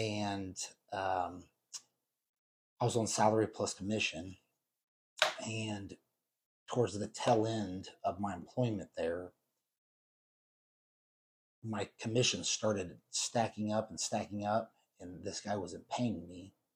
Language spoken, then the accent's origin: English; Indianapolis, Indiana, United States; I grew up in Indianapolis, Indiana, over on the outskirts of Beech Grove, Franklin Township. A normal upbringing, two brothers, played sports my whole life.